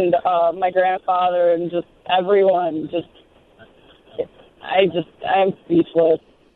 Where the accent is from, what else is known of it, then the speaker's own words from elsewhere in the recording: Carpentersville, Illinois, United States; I grew up in Carpentersville.